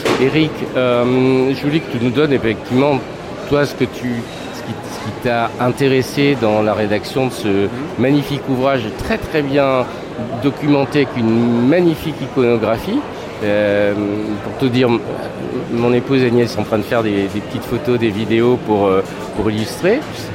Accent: Limoges, Nouvelle-Aquitaine, France; revenir au Hall, qui est un quartier de mon enfance, au Hall de Limoges

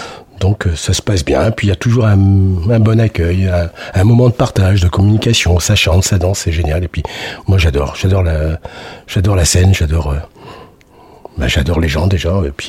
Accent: Saint-Raphaël, Provence-Alpes-Côte d'Azur, France; dans la région PACA, parce que je suis originaire de Saint-Raphaël.

